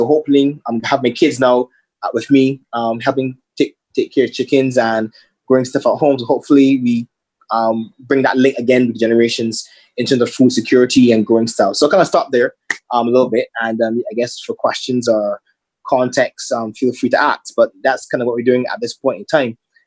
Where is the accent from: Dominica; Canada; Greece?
Dominica; I have family there. So growing up in Dominica, you know, you're kind of inundated in nature and stuff.